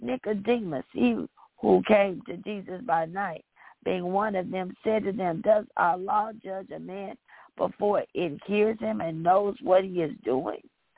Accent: Illinois, United States; also born or lived in Kentucky; I was born in Kentucky, but I lived in Illinois the majority of my life.

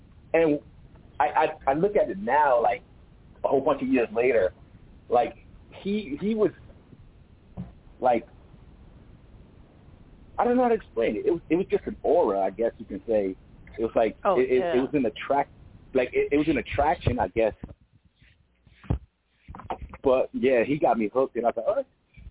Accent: Bronx, New York, United States; I grew up in the Bronx

